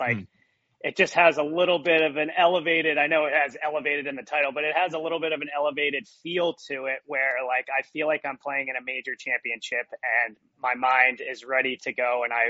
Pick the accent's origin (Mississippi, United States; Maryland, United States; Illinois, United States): Maryland, United States; bunch of guys I grew up with at the club that we grew up at in Maryland.